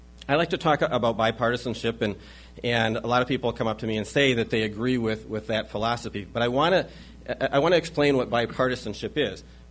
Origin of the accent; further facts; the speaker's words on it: La Crosse, Wisconsin, United States; You know, I grew up in La Crosse, one of six kids in our family.